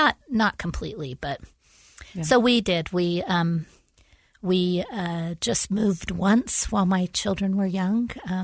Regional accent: Arizona, United States; born there; also born or lived in California / Colorado / Utah / Idaho; I was born in Arizona. I've lived in just about every Western U.S. state, California, Colorado, Arizona, Utah, Idaho, Washington, even spent a few years in Alaska as a teenager.

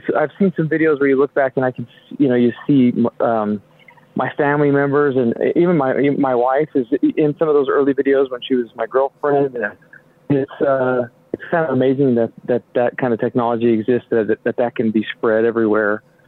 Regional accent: Nephi, Utah, United States; also born or lived in Henderson; I was born out in Henderson, but then my parents relocated to right in the middle of Utah in this country town called Nephi.

